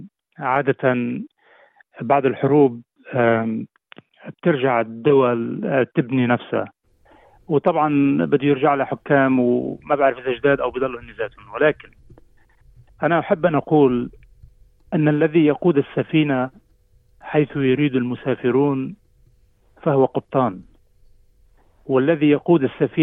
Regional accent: Maarakeh, South Governorate, Lebanon; بصراحة كثير حابب أوجه تحية لأهل الجنوب الذين يعني بصراحة صمدوا، وخاصة لما بحكي عن بلدتي معركة

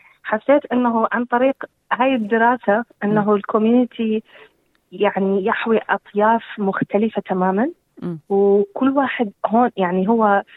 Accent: Iraq; now in Australia; أنا عراقية. وسوف أظل عراقية يعني. بس أنه أنا يعني بلدي الأم هو العراق وأنا فخورة فيه جدا. لكن أنه إحنا يعني اندمجت، إذا أنت تسأليني اندمجت أنا في المجتمع الأسترالي

